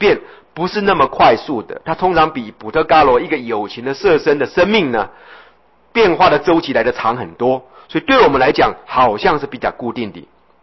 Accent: Taipei, Taiwan; 我们台北人就被某些官员讲说，我们不了解淹水的痛苦

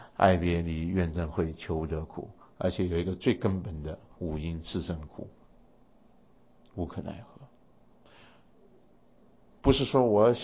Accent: China; 所以我们中国人呢一直就是跟他意思一样哈

